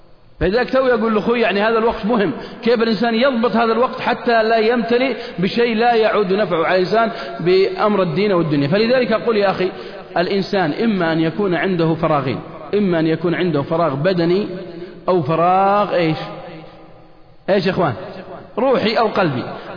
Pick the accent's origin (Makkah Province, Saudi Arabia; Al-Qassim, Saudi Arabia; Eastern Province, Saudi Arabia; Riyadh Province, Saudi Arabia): Al-Qassim, Saudi Arabia; عندنا في القصيم ما يموت، عشر دقائق يمكن يموت